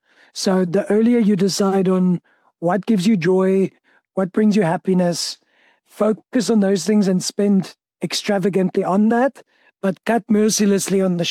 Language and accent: English; South Africa; I'm from South Africa.